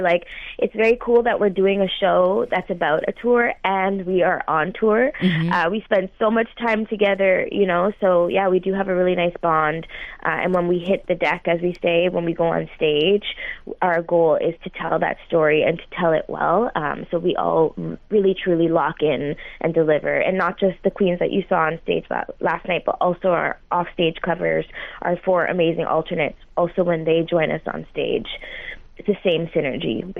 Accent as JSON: {"language": "English", "town": "Burlington", "region": "Ontario", "country": "Canada", "tie": "born or raised there", "said": "I'm from Canada, so I grew up in Burlington, which is just west of Toronto, Ontario."}